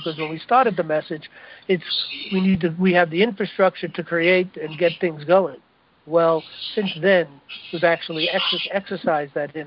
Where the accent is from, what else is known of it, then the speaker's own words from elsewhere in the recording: New York City, New York, United States; I come from New York. That's my hometown, New York City.